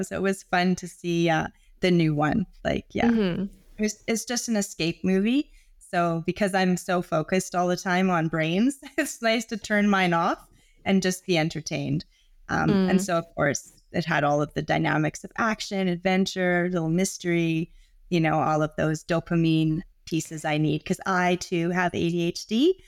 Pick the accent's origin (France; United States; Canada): Canada; Victoria, British Columbia; now in Calgary, Canada; I live in Canada. I grew up in Victoria, so by the ocean, and have made my way a little further west and reside in Calgary with my family. I've lived here for about 13 years now.